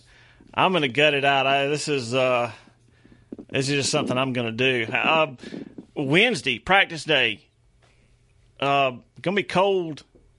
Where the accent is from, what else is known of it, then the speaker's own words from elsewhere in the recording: Chester, South Carolina, United States; I mean, I grew up in Chester, so practically